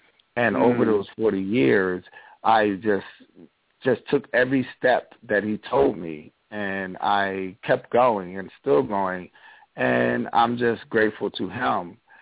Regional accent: Stone Mountain, Georgia, United States; And I grew up in Stone Mountain, Georgia, a long time ago, and I remember the civil rights era.

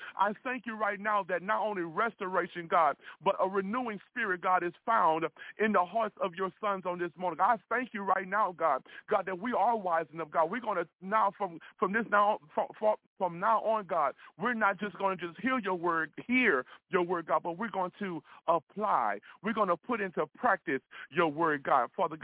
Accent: Louisiana, United States; my wife and I, we are from Louisiana.

